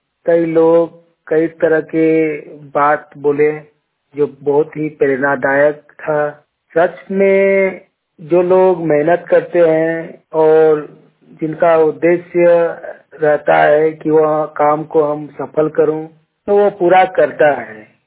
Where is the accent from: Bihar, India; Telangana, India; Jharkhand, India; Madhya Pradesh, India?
Jharkhand, India; ग्राम कसमार टट्टी, पंचायत कसमार, जिला बोकारो, राज्य झारखंड का निवासी हूँ।